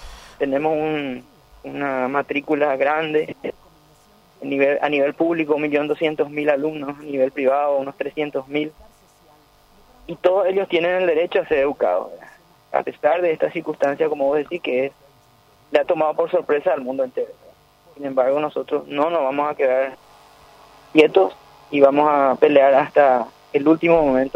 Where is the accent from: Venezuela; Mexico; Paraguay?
Paraguay; En primer lugar somos paraguayos.